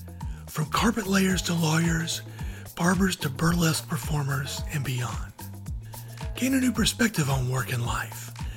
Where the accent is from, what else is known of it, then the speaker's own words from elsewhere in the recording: the South, United States; one of the things I think that frustrates me as a Southerner is when people from other parts of the country kind of talk about us as a block